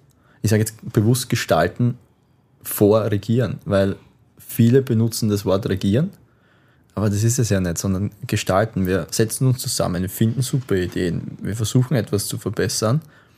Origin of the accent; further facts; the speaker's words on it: Burgenland, Austria; die ersten Erinnerungen in meiner Kindheit waren am See, schwimmen, Fußball spielen im Strandbad, auf der Wiese, Tretboot fahren am Neusiedler See